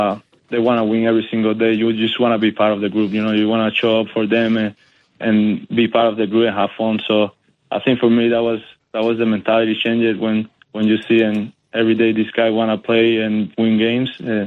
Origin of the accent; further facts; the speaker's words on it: Cuba; Yeah, I mean, for sure, that was a great childhood for me. You know, watching all the city, loving the way my dad played baseball and the legend that he was for the whole city